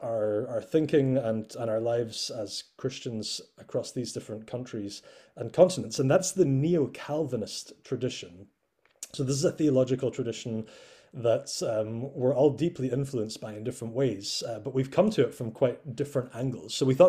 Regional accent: Scotland, United Kingdom; so I come from Scotland. I grew up in a Presbyterian denomination.

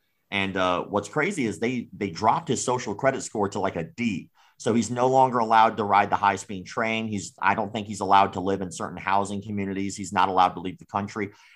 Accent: United States; But I'm from America, and I know how easy it would have been for me to get a gun there.

